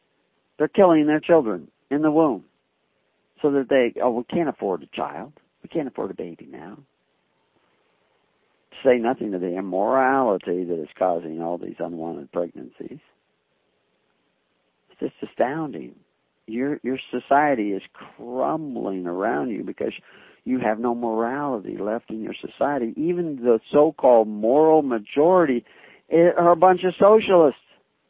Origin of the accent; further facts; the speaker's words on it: the South, United States; born there